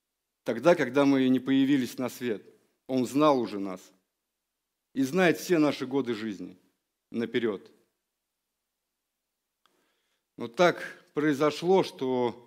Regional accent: Russia; born there; И мы не случайно родились в России, не случайно родились у своих родителей. Живем сегодня в Тольятти тоже не случайно.

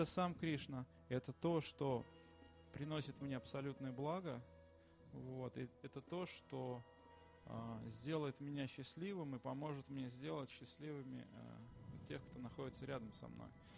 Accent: Penza, Penza Oblast, Russia; я из Пензы, плакать я не буду.

